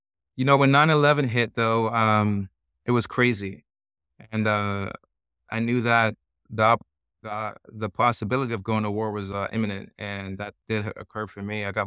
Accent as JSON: {"language": "English", "country": "Jamaica", "tie": "born or raised there", "said": "my story started as a kid growing up in Jamaica, and it was not the most ideal situation that I embarked upon. So, you know, grandparents are from Cuba, other grandparents are from England"}